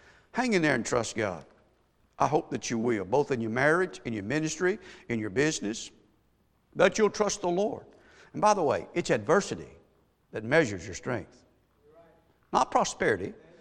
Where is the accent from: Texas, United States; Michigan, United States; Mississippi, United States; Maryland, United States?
Mississippi, United States; I didn't want to be called a Yankee. I'm from Mississippi.